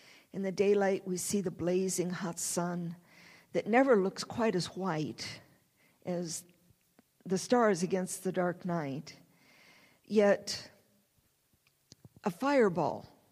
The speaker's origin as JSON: {"language": "English", "region": "Michigan", "country": "United States", "tie": "born or raised there", "said": "I was born and raised in Michigan, and I know sometimes in the heart of the winter when we would have rain, then snow"}